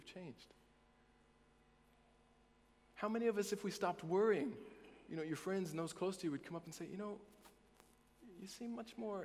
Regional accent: Indiana, United States; Still don't sound like it though, do I? Still sound like I'm from Indiana.

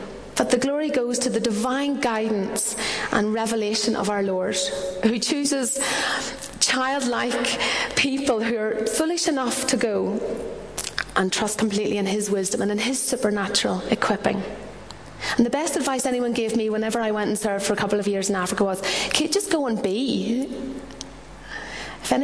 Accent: Northern Ireland, United Kingdom; I'm from Northern Ireland.

